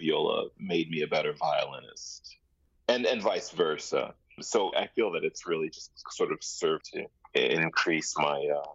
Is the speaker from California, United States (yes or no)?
no; St. Paul, Minnesota, United States; also born or lived in Japan; But after we moved to the States from Japan when I was 2.5, I was born in Japan. We moved to Minnesota, St. Paul, the Bloomington, St. Paul area.